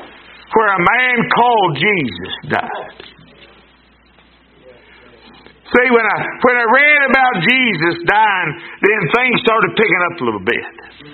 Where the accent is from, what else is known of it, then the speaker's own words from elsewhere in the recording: Winona, United States; I'm from Winona. So I was raised with that shadow.